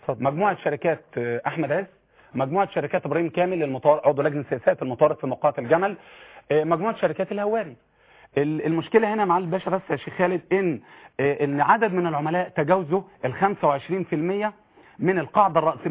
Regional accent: Egypt; انا كمواطن مصري وكشاب

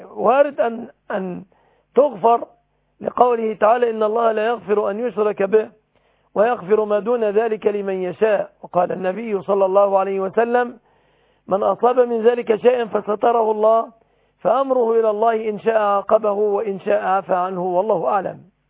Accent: Egypt; بلادنا مصر

